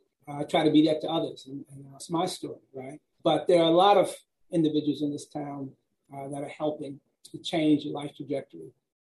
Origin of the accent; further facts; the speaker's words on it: New York City, New York, United States; I grew up in New York City, a friend, and I grew up in a working and poor class community in Jamaica, Queens.